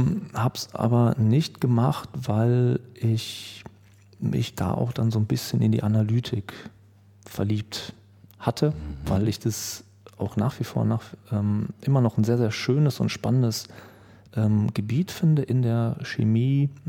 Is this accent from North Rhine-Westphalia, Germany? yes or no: yes; Witten, North Rhine-Westphalia, Germany; born there; ich bin gebürtiger Wittener.